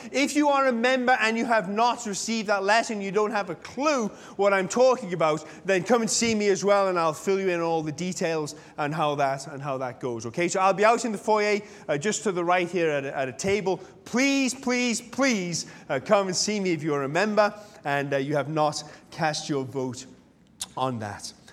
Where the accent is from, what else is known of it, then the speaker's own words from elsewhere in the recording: England, United Kingdom; You know, I'm English, so I'm not very good at this love stuff.